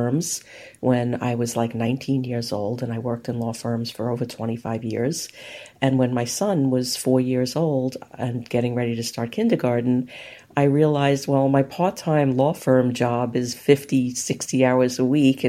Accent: Brooklyn, New York, United States; born there; But I was born in Brooklyn in Sheepshead Bay, which is like this weird little fishing village in Brooklyn.

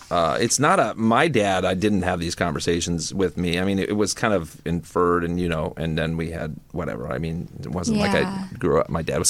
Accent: Kansas, United States; say I grew up in Kansas, so that's a whole other thing, you know.

